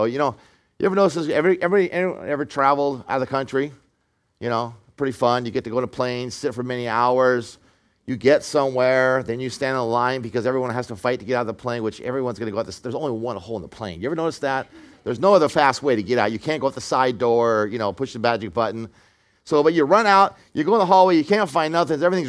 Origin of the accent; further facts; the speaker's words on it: California, United States; And I grew up in California, the desert.